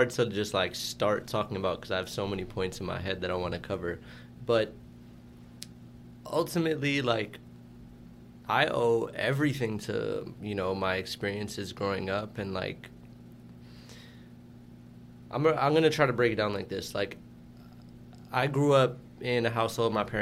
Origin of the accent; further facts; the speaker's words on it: New York City, New York, United States; I grew up in Central Park and in Riverside Park. Those areas I know like the back of my hand.